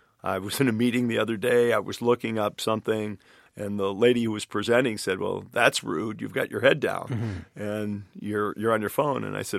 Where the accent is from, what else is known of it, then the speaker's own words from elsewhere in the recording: Detroit, Michigan, United States; also born or lived in Boston / Seattle; That was kind of a weird notion to me growing up in Detroit, living in Boston and in Seattle.